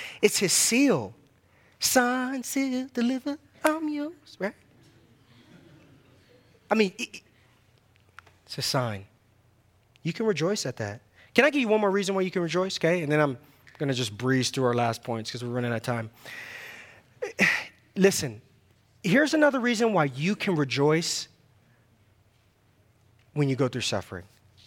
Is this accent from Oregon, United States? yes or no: no; San Diego, California, United States; I can't remember my own testimony when I went back to San Diego. I'm from California. And I remember going back home